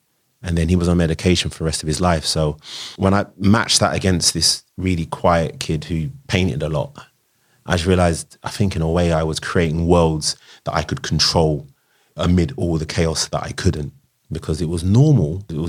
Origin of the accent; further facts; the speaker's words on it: Tottenham, London, United Kingdom; I was from Tottenham, so I was always wearing whatever we wore.